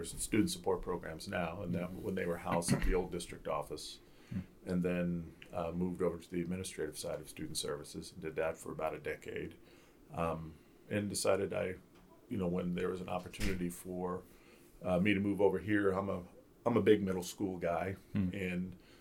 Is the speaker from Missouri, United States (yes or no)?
yes; Kansas City, Missouri, United States; moved away as an adult; now in Nuremberg, Germany; I grew up in Kansas City, Missouri, so yeah, this past weekend was kind of an exciting time.